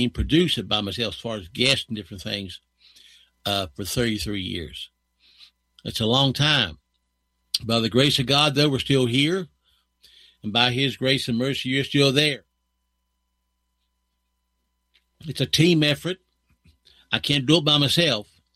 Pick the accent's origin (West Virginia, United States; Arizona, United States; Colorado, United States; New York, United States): West Virginia, United States; Montreville; when I was a young boy growing up in Montreville, West Virginia, my dad and mom were staunch Democrats.